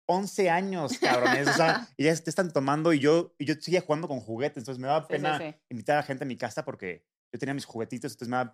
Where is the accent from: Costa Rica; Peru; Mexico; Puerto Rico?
Mexico; Querétaro; La verdad es que estuvo padre mi infancia, porque como en Querétaro era un pueblo, no había mucha, no era una ciudad como ahorita